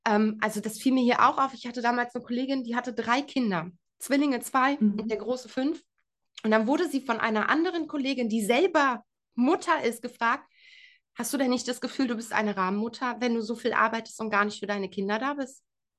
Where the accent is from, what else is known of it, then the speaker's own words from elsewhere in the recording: East Germany, Germany; now in West Germany; ich komme aus Ostdeutschland und lebe in Westdeutschland